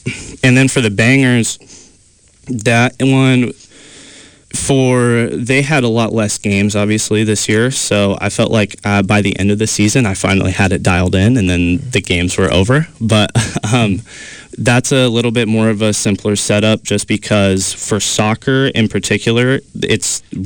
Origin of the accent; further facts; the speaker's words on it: Joseph, Oregon, United States; I grew up in Eastern Oregon, a small town called Joseph, Oregon.